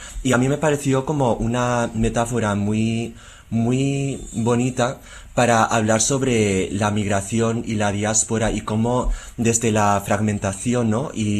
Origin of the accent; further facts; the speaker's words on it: Spain; me propuso escribir un libro que tratase de mis experiencias vitales creciendo en España